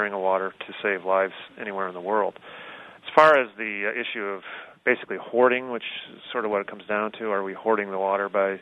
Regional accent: Michigan, United States; I'm from Michigan originally

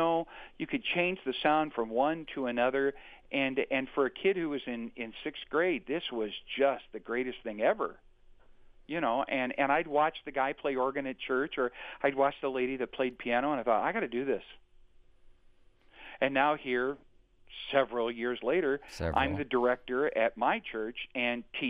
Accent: Belleville, Illinois, United States; also born or lived in Granite City; Yeah, I grew up down in Belleville and Granite City area and was going to the Fox Theater

